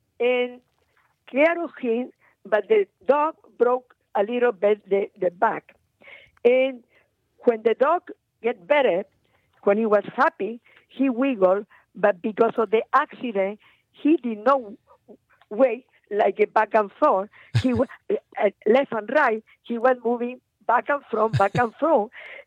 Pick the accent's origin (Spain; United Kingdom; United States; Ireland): Spain; Murcia, Region of Murcia; born there; English is a second language